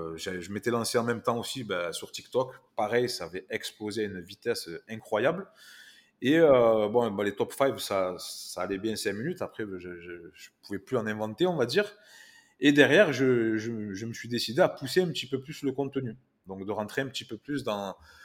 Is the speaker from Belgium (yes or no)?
no; France; accent: French; avec mon accent français